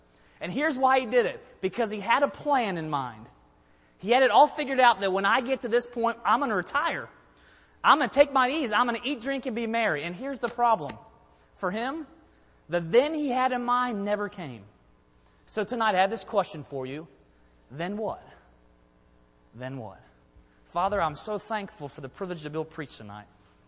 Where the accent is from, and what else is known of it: Maryland, United States; born or raised there